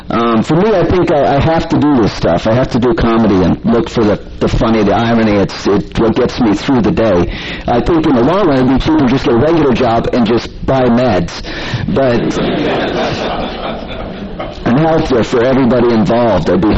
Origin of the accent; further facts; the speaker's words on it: Utah, United States; the moment they find out, they see in my bio, I'm from Utah, it just comes.